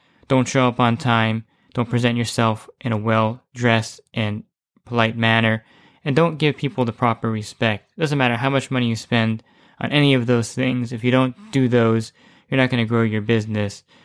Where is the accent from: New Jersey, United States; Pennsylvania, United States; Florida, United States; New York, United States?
New Jersey, United States; And I'm from New Jersey, and I know back east is like totally foreign to address someone that way.